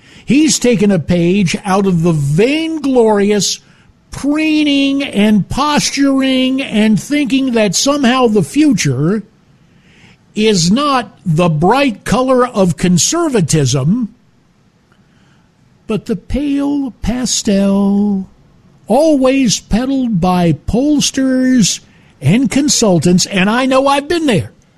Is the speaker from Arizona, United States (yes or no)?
yes; Arizona, United States; Slamming my home state of Arizona, where the election process in Maricopa County